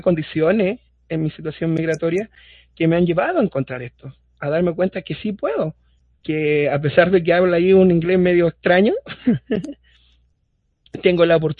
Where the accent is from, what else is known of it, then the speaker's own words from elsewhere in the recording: Chile; now in United States; soy de Chile, vivo en el estado de Utah hace aproximadamente 2 años y medio